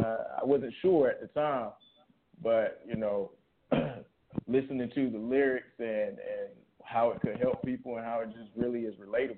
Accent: Raleigh, North Carolina, United States; Yeah, so I'm calling from North Carolina, Raleigh, North Carolina, actually. That's where I'm from.

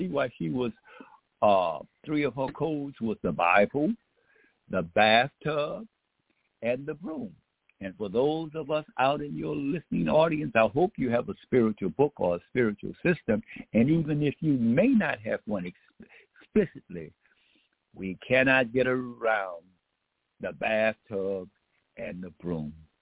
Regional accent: Beaumont, Texas, United States; some of us heard about Nanny Helen Burrows when we grew up in Beaumont, Texas, when we were going to some of those so-called segregated schools.

